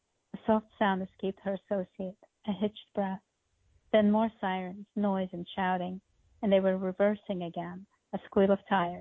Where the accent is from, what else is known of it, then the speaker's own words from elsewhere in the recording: Moscow, Russia; moved away; So I was born in Russia, I mean, in Moscow. And I grew up in Moscow, and I still have some family there.